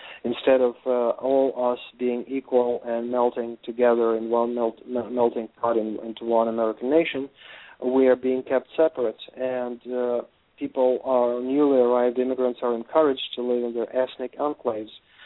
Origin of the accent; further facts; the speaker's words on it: Ukraine; also born or lived in Russia; Actually, technically speaking, I was born and raised in Ukraine. I did live in Russia for a while, and particularly in Siberia for 3 years.